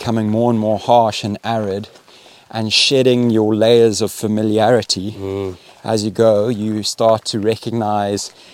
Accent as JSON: {"language": "English", "country": "Botswana", "tie": "born or raised there", "said": "grew up in Botswana. I wasn't watching Star Trek. I was outside."}